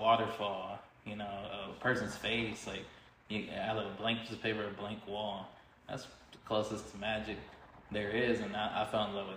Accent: Acuña, Coahuila, Mexico; now in United States; I was young. I was living in Mexico. I'm originally from Acuña, and I remember growing up as a kid

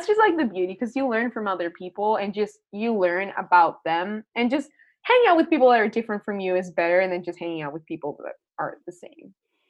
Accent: Chile; It's like, when I have to like say that I'm from Chile and they don't know what that is.

